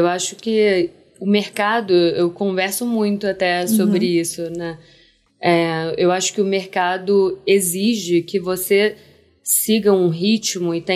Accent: Rio de Janeiro, Brazil; born there; eu tenho uma relação com o Rio que também é muito própria, porque é onde eu nasci, onde está minha família e tal.

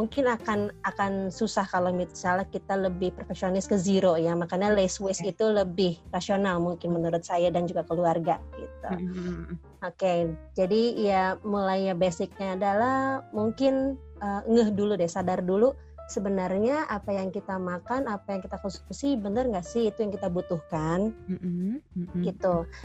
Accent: Bandung, West Java, Indonesia; seiring aku tumbuh dan kuliah di Bandung tuh kayak kok makin lama makin panas

